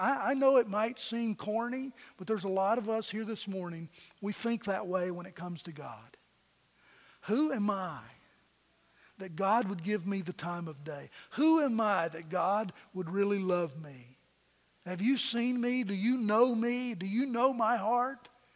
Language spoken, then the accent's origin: English; Pennington Gap, Virginia, United States; I was born and raised in Lee County, Virginia, Pennington Gap.